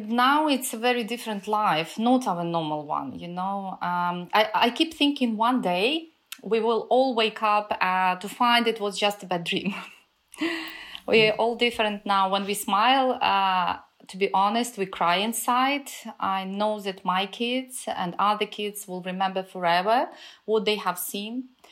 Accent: Ivano-Frankivsk, Ivano-Frankivsk Oblast, Ukraine; I'm now in the western part of Ukraine, in my hometown called Ivano-Frankivsk, which is closer to the Polish border because it's a safer part of Ukraine.

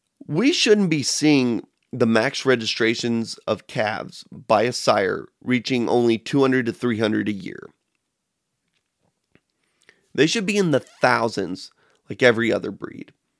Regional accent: Brazil; Like, I'm from Brazil.

